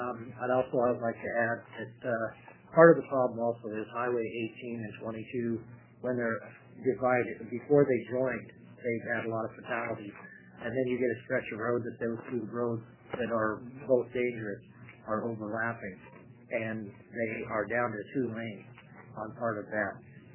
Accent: Sheridan, United States; I lived just past the casino when I grew up in Sheridan. As living in that area all my life

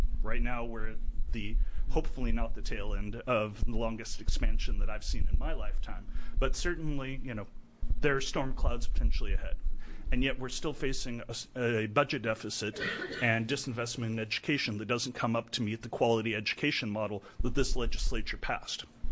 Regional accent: Oregon, United States; Little background, I'm the fifth generation, born and raised in Willamette Valley.

